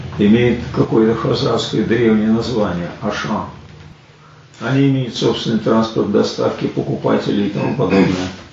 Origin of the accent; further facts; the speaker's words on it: Moscow, Russia; Это я как коренной москвич могу вам сказать.